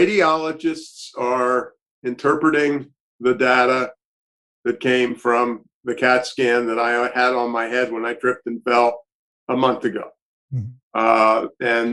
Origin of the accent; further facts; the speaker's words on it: Annapolis, Maryland, United States; also born or lived in Baltimore; I grew up near Annapolis, Maryland. I was an only child. I was born on the 7th of November, 1942, at the University of Maryland Hospital in Baltimore, Maryland.